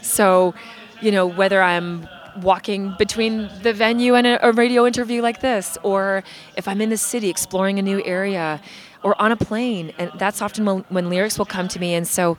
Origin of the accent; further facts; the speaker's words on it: Vancouver, British Columbia, Canada; I'm from Vancouver originally, but my husband is from Vermont, and we met in New York City.